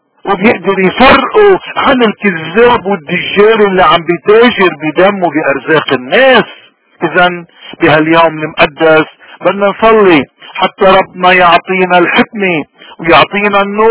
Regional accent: Lebanon; اليوم كلبنانيين كنا بالاغتراب أو بالوطن الأم لبنان

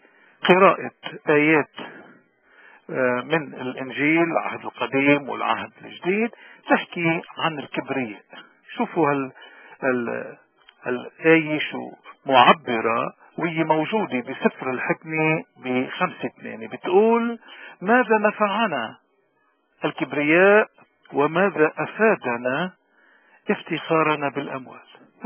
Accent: Lebanon; تصوروا يريدنا كلبنانيين أن ننتظر أعمال حزب الله

